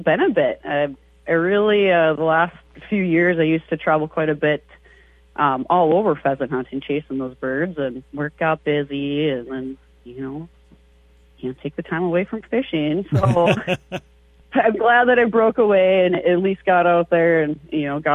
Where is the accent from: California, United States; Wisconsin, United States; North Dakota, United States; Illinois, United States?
North Dakota, United States; moved away; I'm from North Dakota, so there was a bit of transition for me when I moved here